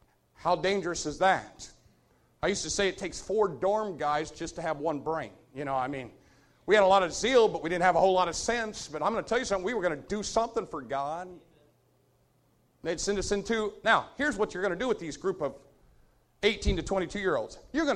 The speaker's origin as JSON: {"language": "English", "town": "Jacksonville", "region": "Florida", "country": "United States", "said": "You know, I'm from Jacksonville, and we're country."}